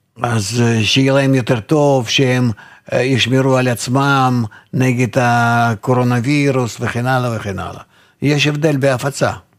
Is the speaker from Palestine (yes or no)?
no; Belarus; moved away; אני נולדתי בבלרוסיה, אני גרתי שם, אני גדלתי שם, אני מכיר את המדינה הזאת